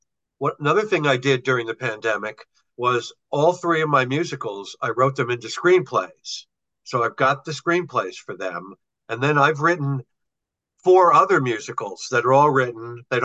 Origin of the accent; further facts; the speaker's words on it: Hollywood, California, United States; I come from Hollywood, where I learned creative writing.